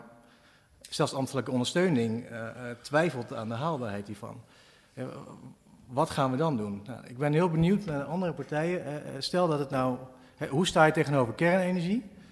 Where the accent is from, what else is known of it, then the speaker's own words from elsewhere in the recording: Flevoland, Netherlands; Ik kom uit de Flevopolder, ik ben er niet op tegen.